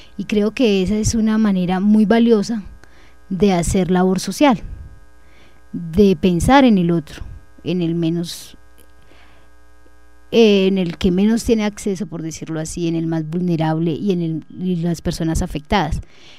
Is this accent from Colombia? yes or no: yes; Colombia; Como colombianos, pienso que eso es lo que debemos hacer